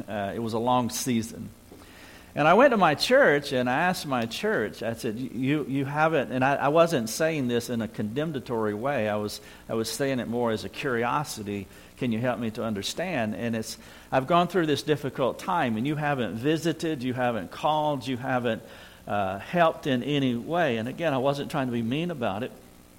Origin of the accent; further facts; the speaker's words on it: North Carolina, United States; I'm a redneck from North Carolina who was born in the country, and give it up for rednecks.